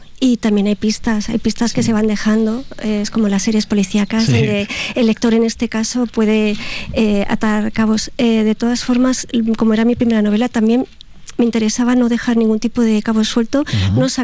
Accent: Guadalajara, Castilla-La Mancha, Spain; sí, soy de Guadalajara, evidentemente

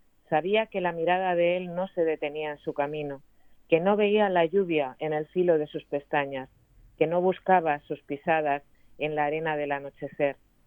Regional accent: Madrid, Community of Madrid, Spain; No, yo soy madrileña, tengo familia en Málaga, pero yo soy madrileña.

